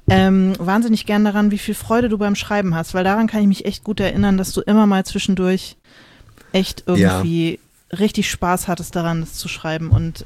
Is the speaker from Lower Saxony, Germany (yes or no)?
no; Hesse, Germany; Ich stamme halt aus dem Großraum Frankfurt.